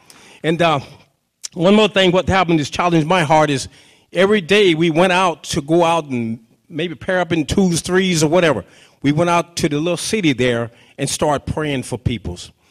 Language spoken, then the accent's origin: English; Yakima, Washington, United States; And here I am from Little Yakima.